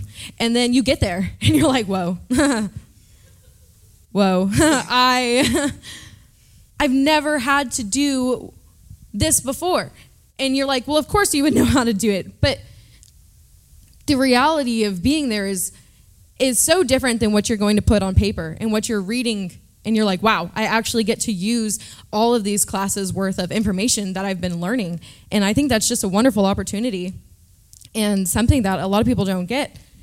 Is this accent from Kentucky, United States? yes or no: no; Dallas, Texas, United States; I felt embarrassed for saying that I was from Dallas because everyone around me is struggling.